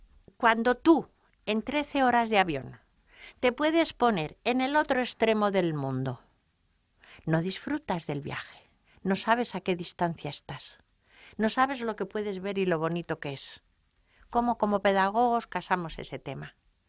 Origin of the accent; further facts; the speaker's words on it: Toledo, Castilla-La Mancha, Spain; soy de Toledo